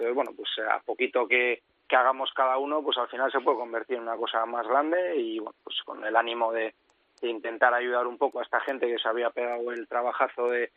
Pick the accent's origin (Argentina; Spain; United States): Spain; Hondarribia, Basque Country; now in Palma de Mallorca, Spain; Yo soy de Hondarribi, de un pueblito allá al lado de San Sebastián, pero ahora estoy viviendo en Palma de Mallorca.